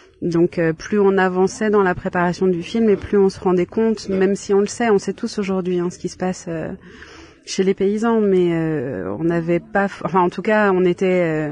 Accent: Brittany, France; je viens de Bretagne, Finistère

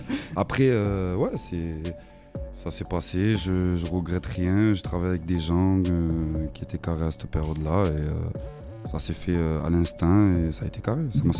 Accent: Brazil; also born or lived in Marseille; now in Toulouse, France; Non, de base moi je suis même pas de France. Moi, je suis du Brésil. Après bon, par chance, mais bon, j'ai atterri en France. Après j'ai fini à Toulouse. Et pendant un moment là, de 2011 à 2014, je suis parti à Marseille

